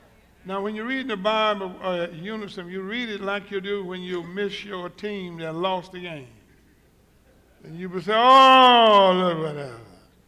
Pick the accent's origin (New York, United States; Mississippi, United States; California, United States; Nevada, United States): Mississippi, United States; Summit; born there; I was born in Summit, Mississippi, America.